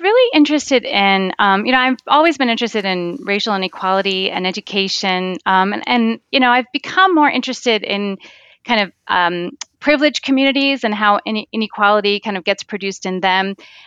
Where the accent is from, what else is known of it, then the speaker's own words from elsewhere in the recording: United States; There was almost nobody who looked like me when I was growing up in the United States in the media.